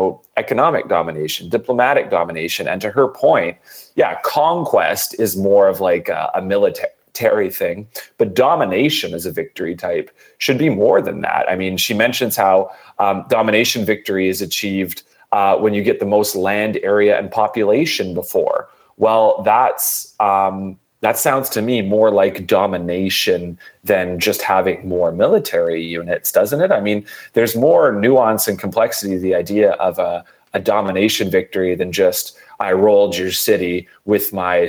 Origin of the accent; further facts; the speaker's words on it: Canada; And let's be honest, all my fellow Canadians listening to it, we would be a boring as hell sieve to have in the game.